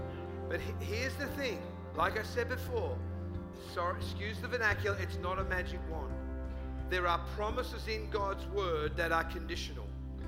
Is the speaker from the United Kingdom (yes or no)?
no; Australia; accent: Australian; Just sitting there, just FaceTiming my family, and she overheard my Australian accent.